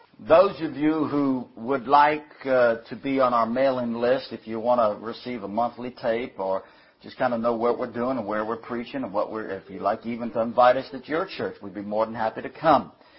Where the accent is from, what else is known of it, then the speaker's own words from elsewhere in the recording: Virginia, United States; now in Maryland, United States; I live right now in Maryland. I was born and raised in Virginia, moved to Maryland, then came back to Virginia, and moved back to Maryland.